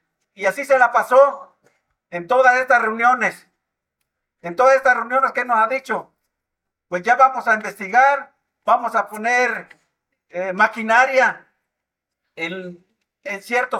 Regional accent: Mexico; Somos mexicanos nosotros.

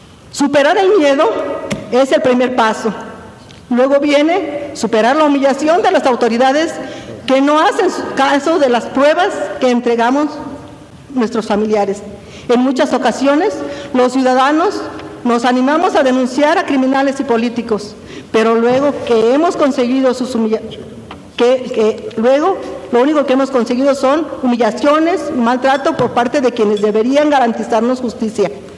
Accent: Mexico; como sus paisanos, como mexicanos

